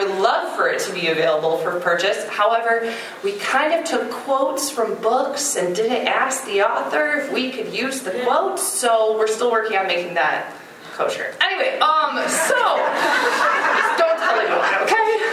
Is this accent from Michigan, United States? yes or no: yes; Grand Rapids, Michigan, United States; I grew up in Grand Rapids, Michigan at Grand Rapids Christian High School, which I always called Christian High. And then I moved to the Chicago area